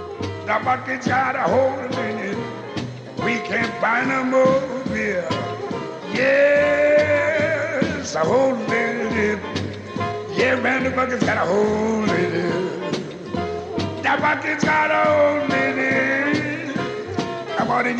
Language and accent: English; New Orleans, Louisiana, United States; We're gonna take you down to my hometown, New Orleans, Louisiana, on this next one.